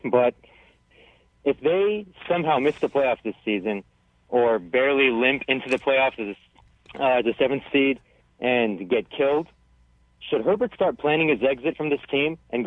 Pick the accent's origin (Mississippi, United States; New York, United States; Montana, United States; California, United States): California, United States; San Diego; I'm born and raised in San Diego, and don't believe all the buffoons who say they're not Charger fans anymore. There's plenty here in San Diego.